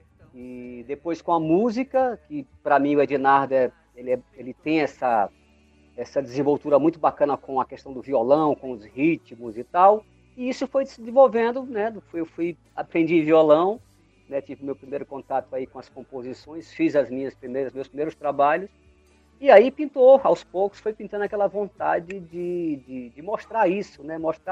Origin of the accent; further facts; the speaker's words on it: Mossoró, Rio Grande do Norte, Brazil; born there; Eu sou potiguar, eu sou do Rio Grande do Norte. Eu nasci em Mossoró, que é a segunda cidade do estado que tem ali, Rio Grande do Norte, que tem ali Natal como a capital.